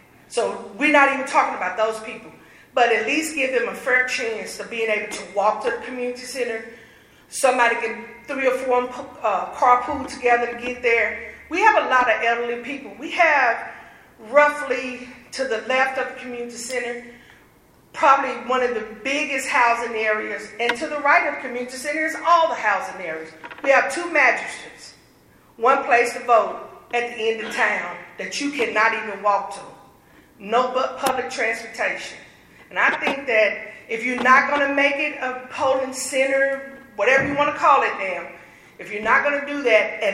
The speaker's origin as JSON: {"language": "English", "town": "Oak Grove", "region": "Kentucky", "country": "United States", "said": "from Oak Grove, Kentucky, the second largest city in Christian County."}